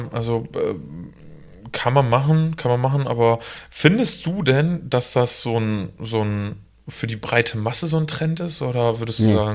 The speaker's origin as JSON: {"language": "German", "town": "Münster", "region": "North Rhine-Westphalia", "country": "Germany", "said": "Ich als Münsteraner"}